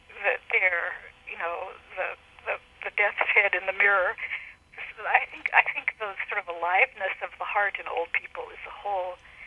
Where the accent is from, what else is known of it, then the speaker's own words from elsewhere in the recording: the South, United States; So, and I grew up in the South, so I grew up conscious of it